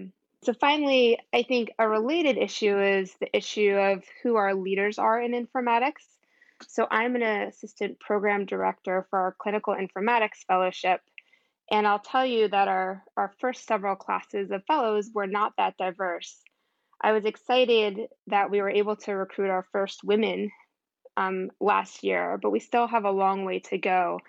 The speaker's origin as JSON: {"language": "English", "region": "Virginia", "country": "United States", "tie": "born or raised there", "said": "I grew up in Virginia, and when I was younger, most of the travel that we did was on the East Coast"}